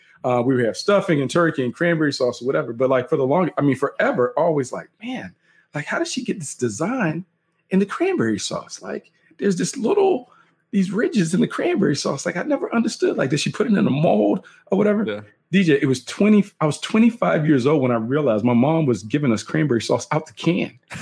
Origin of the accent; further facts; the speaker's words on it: North Carolina, United States; because I'm from North Carolina, I'm so used to like brown and serve rolls.